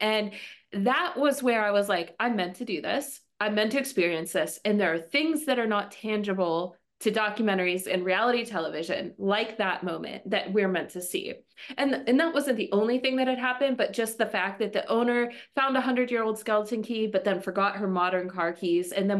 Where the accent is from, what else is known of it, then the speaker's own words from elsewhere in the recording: Pennsylvania, United States; And I am from Western Pennsylvania.